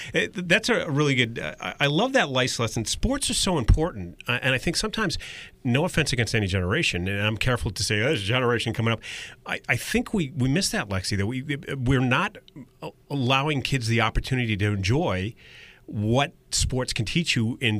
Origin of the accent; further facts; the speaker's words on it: Scotland, United Kingdom; I'm sorry, I'm Scottish